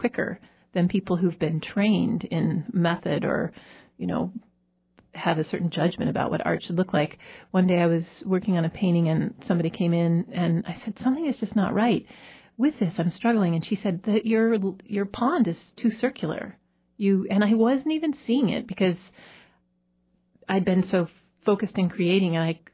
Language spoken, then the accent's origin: English; Portland, Oregon, United States; I grew up in Portland, Oregon.